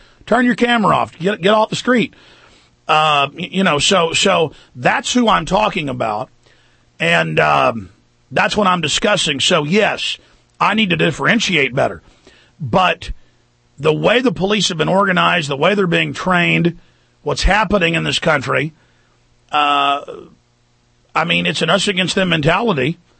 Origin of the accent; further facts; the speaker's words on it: Rockwall, Texas, United States; I grew up in Rockwall, Texas